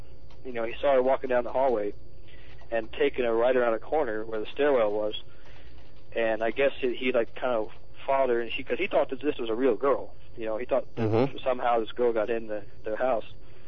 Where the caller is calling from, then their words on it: Colorado, United States; Colorado.